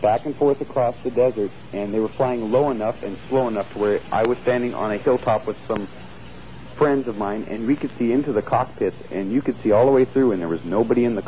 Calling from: Redding, California, United States

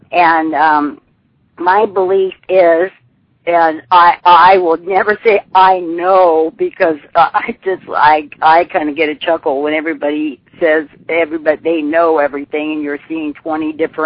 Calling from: Washington, United States; I live way up in Washington State

